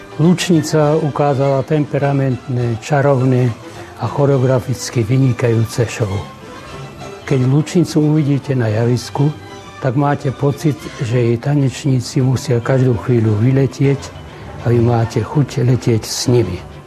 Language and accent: Slovak; Banská Bystrica Region, Slovakia; Ja pochádzam z takého kraja Hriňovských a Detvianských Lazoch pod Polanou, kde sú tradície veľmi silné.